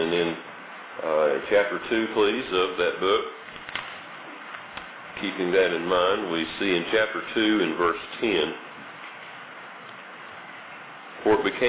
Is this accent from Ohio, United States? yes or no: no; Asheboro, North Carolina, United States; We're from Central North Carolina in Asheboro near the State Zoo area.